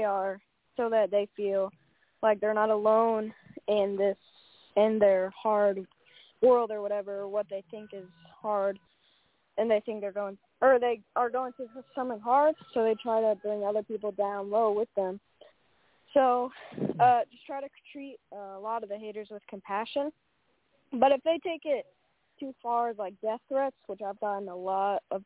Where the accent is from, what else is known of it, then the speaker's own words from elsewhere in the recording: North Carolina, United States; I'm from North Carolina, USA.